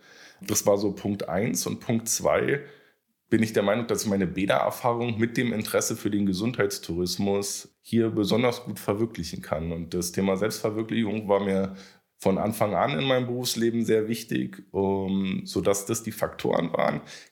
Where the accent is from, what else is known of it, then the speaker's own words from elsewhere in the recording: Berlin, Germany; now in Brandenburg, Germany; Ich bin Berliner, ich bin in Spandau aufgewachsen, also in Anführungszeichen bei Berlin, immer mit dem Blick nach Brandenburg.